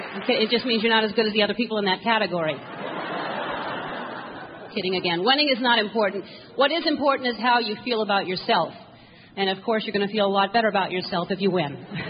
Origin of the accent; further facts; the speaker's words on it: New Orleans, Louisiana, United States; New Orleans is my hometown, and I have family in Mississippi.